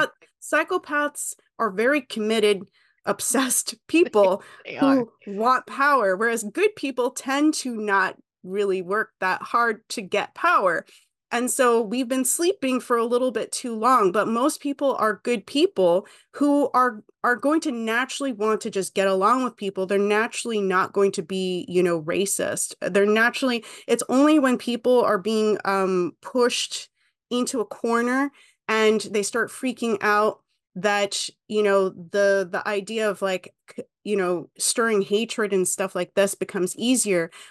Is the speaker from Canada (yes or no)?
yes; Canada; And I'm a Canadian. I can't vote for Trump.